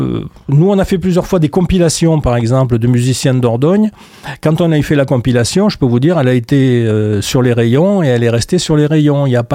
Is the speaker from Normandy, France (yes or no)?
no; Occitanie, France; En tant qu'Occitan, on voit pas un groupe chanter en Occitan dans une boîte de nuit.